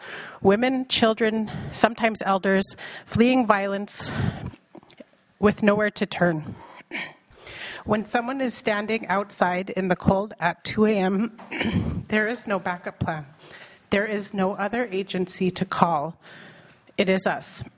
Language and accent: English; Hooper Bay, Alaska, United States; In communities like my hometown, Hooper Bay, these funds are the difference between having somewhere safe to go or having nowhere to go at all.